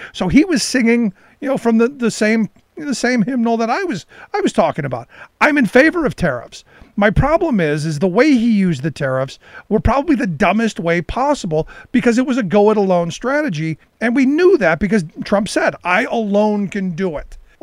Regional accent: Cleveland, Ohio, United States; Yeah, I occasionally go back home to Cleveland. I grew up in Cleveland.

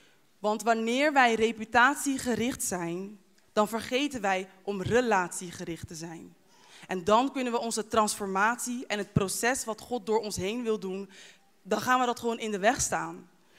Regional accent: Curaçao; het begint eigenlijk dat ik ben opgegroeid op Curaçao. Ik ben daar ook gedeeltelijk opgegroeid. En ik ben daar dus geboren en gedeeltelijk opgegroeid. En ik ben daar gewoon opgegroeid met mijn beide ouders en met mijn broer.

